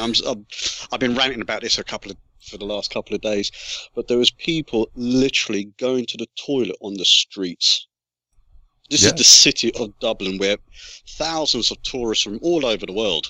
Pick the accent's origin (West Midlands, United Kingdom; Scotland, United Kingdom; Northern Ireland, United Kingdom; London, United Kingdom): London, United Kingdom; Oh, as a Londoner